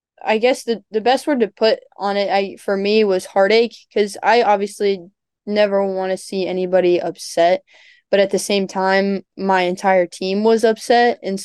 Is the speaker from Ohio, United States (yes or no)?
yes; Ohio, United States; I mean, I'm from Ohio, so that's like a 6-hour trip.